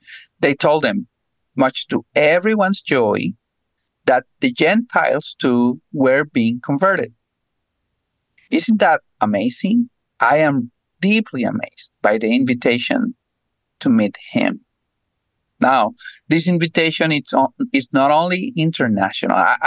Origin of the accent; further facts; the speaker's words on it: Mexico; I grew up in Mexico, and there's a great tradition that we get to celebrate during the Christmas season.